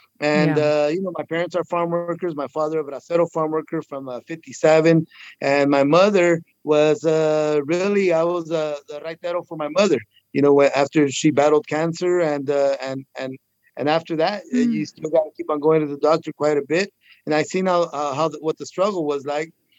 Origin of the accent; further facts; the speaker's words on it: Huron, California, United States; while I am the mayor of the city of Huron, my hometown, where my father arrived in 1951 as an orphan from Michoacan, undocumented farm worker